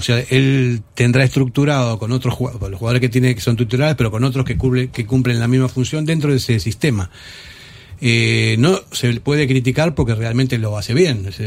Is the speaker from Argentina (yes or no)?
yes; Argentina; Yo soy argentino.